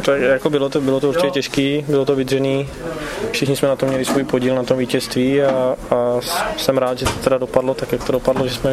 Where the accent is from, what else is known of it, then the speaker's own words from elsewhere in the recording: Třebíč, Vysočina Region, Czechia; Samozřejmě jsem Třebíčák a pořád budu, protože tady to se nemění, prostě jsem se narodil v Třebíči, hokej jsem se naučil v Třebíči